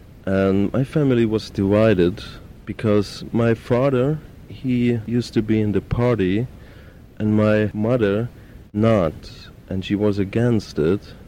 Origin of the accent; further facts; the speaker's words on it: Leipzig, Saxony, Germany; I grew up in Leipzig. It's a big city like Frankfurt, and you have some possibilities.